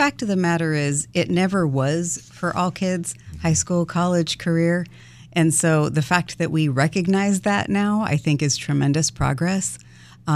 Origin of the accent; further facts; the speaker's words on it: New Mexico, United States; He left South Carolina. That's why I grew up in New Mexico.